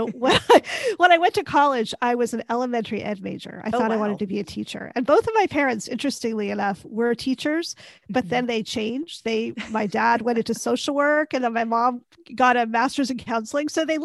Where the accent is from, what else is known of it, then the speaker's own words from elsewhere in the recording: Oregon, United States; I'm from Oregon.